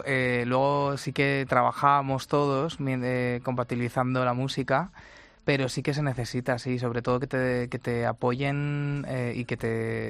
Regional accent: Talavera de la Reina, Castilla-La Mancha, Spain; now in Madrid, Spain; yo soy de Toledo, de Tabla de la Reina

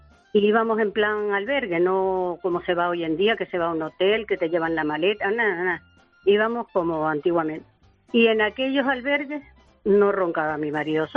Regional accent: Canary Islands, Spain; Pues nada, yo soy una canaria, como decimos, aplatanada.

